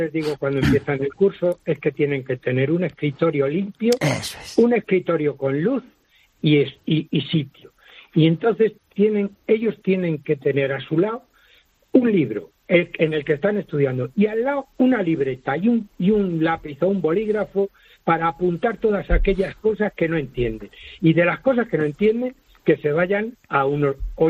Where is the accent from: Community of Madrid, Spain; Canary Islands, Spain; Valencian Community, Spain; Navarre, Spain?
Community of Madrid, Spain; Madrid; Yo soy de Madrid.